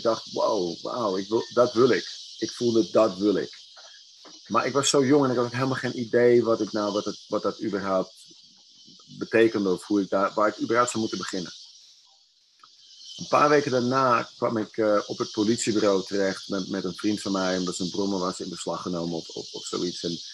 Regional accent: Amsterdam, North Holland, Netherlands; Ik ben opgegroeid in Amsterdam. Geboren in de buurt van het concertgebouw. En later verhuisd naar Osdorp. Osdorp is het is de randstad van Amsterdam.

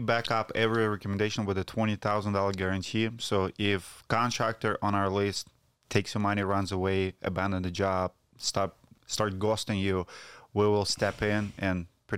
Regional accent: Siberia, Russia; I'm from Siberia, the coldest place on earth.

